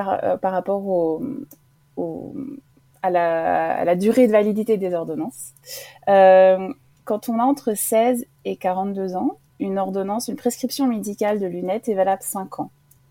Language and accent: French; Reims, Grand Est, France; born there; j'avais décidé de le faire dans ma ville natale, parce que je suis née à Reims.